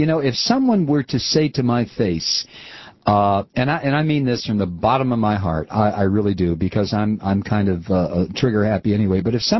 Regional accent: United States; I claim, since I am an American, I do claim a certain elemental form of racism that sticks inside every white person, Jew or Gentile.

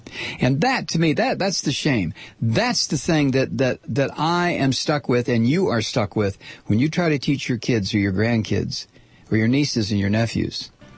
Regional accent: United States; my exceptionalism because I'm an American. You know, my blessing, as the right-wing religious freaks like to say, because I happen to have been born here.

